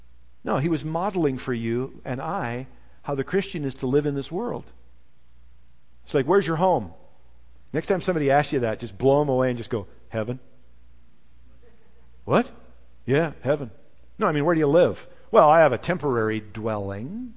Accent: United States; You know, I'm an American, you know, lived in America, the United States of America, for 51 years, and I like it here, you know.

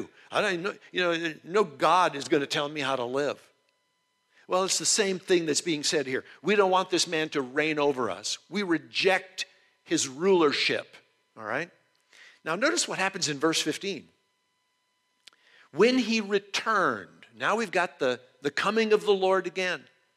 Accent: United States; But I'm an American and we ruin everything.

